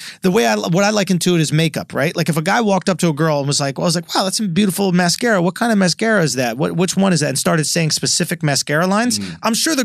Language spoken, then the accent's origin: English; New York City, New York, United States; I grew up here in New York City, right?